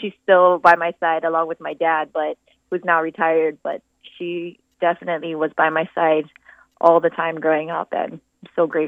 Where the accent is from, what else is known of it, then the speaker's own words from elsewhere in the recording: Mililani, Hawaii, United States; Right here in Hawaii, in Mililani.